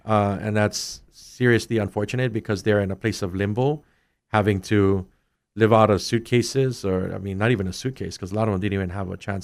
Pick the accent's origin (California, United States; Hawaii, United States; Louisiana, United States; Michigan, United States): Hawaii, United States; Kona; also born or lived in Hilo; I was born and raised in Kona until about 12 years old. And then I moved to the Hilo side when I was about 12, 13.